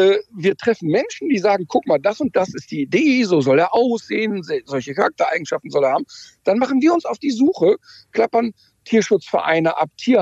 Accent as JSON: {"language": "German", "region": "North Rhine-Westphalia", "country": "Germany", "said": "und ich komme aus dem Ruhrpott, der Ruhrpottler ist anders als der Berliner."}